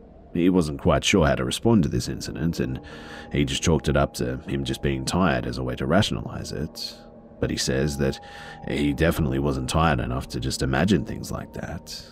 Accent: United Kingdom; It was my first time traveling alone, out of the country in general. I'm British, but I loved it.

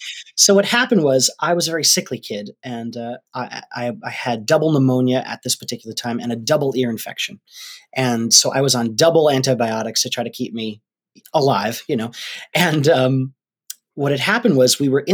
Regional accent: Rhode Island, United States; We're from Rhode Island.

